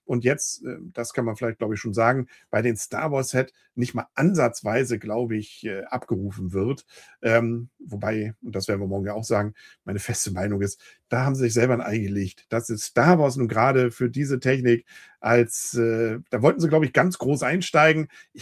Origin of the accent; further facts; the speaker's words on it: Northern Germany, Germany; Aber ich fühle mich hier nicht, als Norddeutscher jetzt gerade nicht abgeholt.